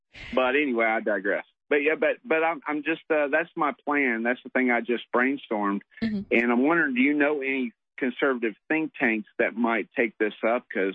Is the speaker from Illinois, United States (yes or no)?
no; Georgia, United States; I'm from Georgia, and I belong to one of the several states.